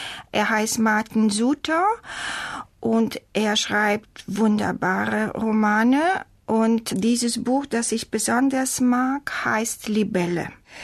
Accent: Warsaw, Masovian Voivodeship, Poland; German is a second language; Ich komme aus Warschau, aus Polen. Ich bin in der zweiten Hälfte des 20. Jahrhunderts geboren worden.

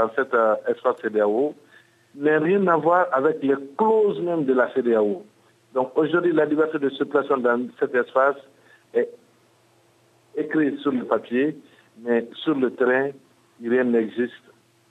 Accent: Mali; Moi, je suis malien.

